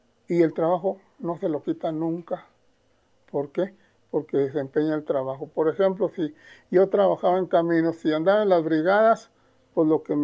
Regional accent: Parral, Chihuahua, Mexico; also born or lived in La Mier, Durango, Mexico; Mis padres andaban de un rancho a otro. Salimos de La Mier, Durango, aquí al estado de Chihuahua. Y aquí como quien dice, me crié en Parral, Santa Bárbara, El Oro.

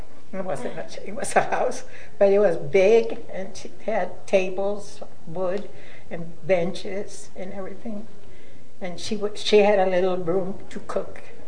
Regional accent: Idaho, United States; born there; and I was born in Idaho, so yeah. I was the last one to be born.

